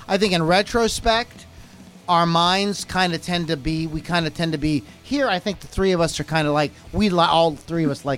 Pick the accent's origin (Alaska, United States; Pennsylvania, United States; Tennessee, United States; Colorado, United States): Pennsylvania, United States; Pittsburgh; or that's the big rock station here in Pittsburgh. We're from Pittsburgh.